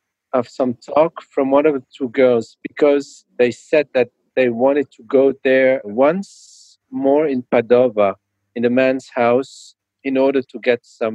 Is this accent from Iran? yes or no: no; France; English is a second language; I come from France.